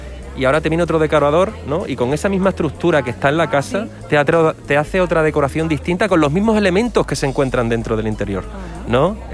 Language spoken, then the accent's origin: Spanish; Hornachos, Extremadura, Spain; moved away as an adult; now in Badajoz, Spain; yo soy de Hornachos, nací en Hornachos hace 39 años. Llegué aquí a Badajoz con 19, o sea que llevo ya casi 20 años en Badajoz viviendo.